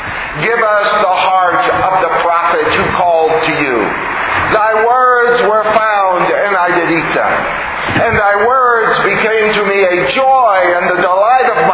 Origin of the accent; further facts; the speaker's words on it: Houston, Texas, United States; Now, I'm from Houston, which is very, very humid.